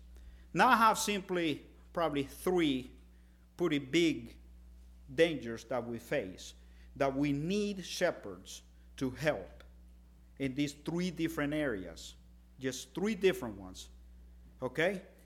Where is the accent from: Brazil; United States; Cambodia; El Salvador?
El Salvador; Now, I told you I'm from El Salvador.